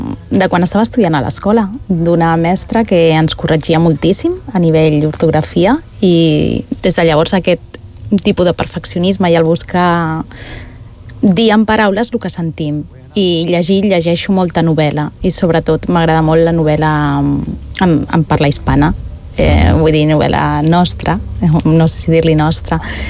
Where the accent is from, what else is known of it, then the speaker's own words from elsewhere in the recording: El Prat de Llobregat, Catalonia, Spain; Sí, i vaig començar al Prat de Llobregat, al poble d'on soc